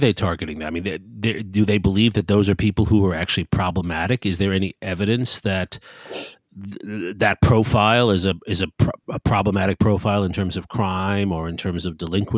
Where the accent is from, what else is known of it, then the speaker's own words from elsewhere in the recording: New York City, New York, United States; born there; I was born in New York City. I would be an American citizen